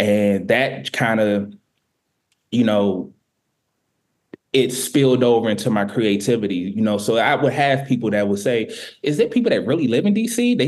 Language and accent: English; Washington, District of Columbia, United States; So, like I said, I was born and raised in Southeast DC. So I grew up in the Congress Heights neighborhood, Congress Park.